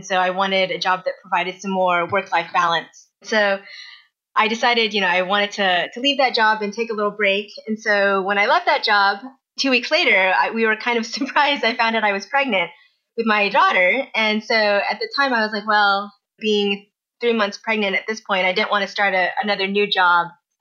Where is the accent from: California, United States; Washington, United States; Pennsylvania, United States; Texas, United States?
Texas, United States; Austin; also born or lived in Dallas; So I was born in Dallas, lived there until I was 2 years old. And then my parents and we all moved to Austin.